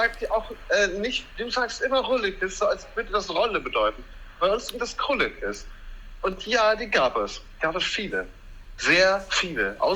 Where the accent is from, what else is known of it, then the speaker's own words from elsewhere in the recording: Münster, North Rhine-Westphalia, Germany; Ich bin in meiner alten Heimat in Münster zu Besuch